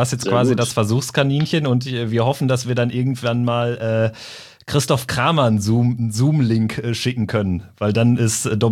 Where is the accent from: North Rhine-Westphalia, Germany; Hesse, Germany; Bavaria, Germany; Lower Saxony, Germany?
North Rhine-Westphalia, Germany; Lippstadt; Ich komme so aus der Region Lippstadt 08. Von daher, ja, das ist eher so meine Gegend.